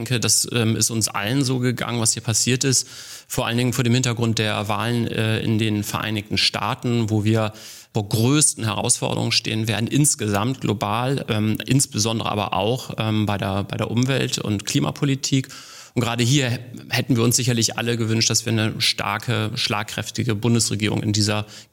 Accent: Bremen, Germany; aufgewachsen in Bremen.

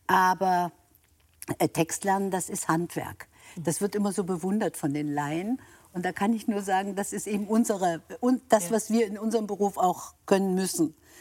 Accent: Baden-Baden, Baden-Württemberg, Germany; moved away as an adult; now in Munich, Germany; gebe ich meine Heimat Baden-Baden auf und ziehe noch mal nach München

